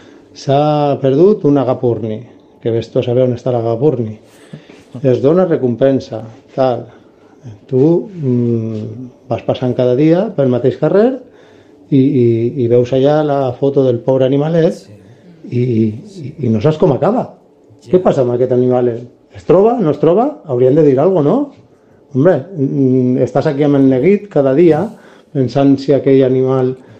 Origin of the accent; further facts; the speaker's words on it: Castelló de la Plana, Valencian Community, Spain; de Castelló